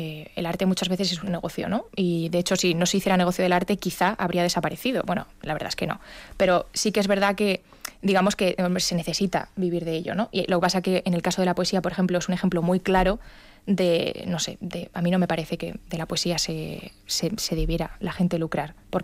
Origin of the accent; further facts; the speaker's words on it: Spain; soy joven, soy española y escribo poesía.